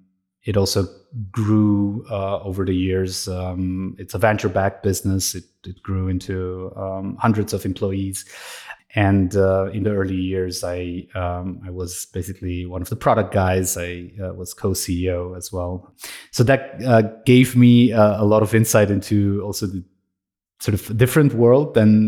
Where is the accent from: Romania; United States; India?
Romania; now in Austria; I'm originally from Romania. I'm living in Austria.